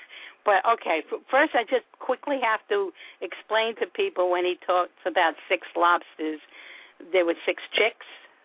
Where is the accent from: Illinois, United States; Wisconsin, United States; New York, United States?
New York, United States; accent: New York; As opposed to my New York accent saying Boston, you know what I mean?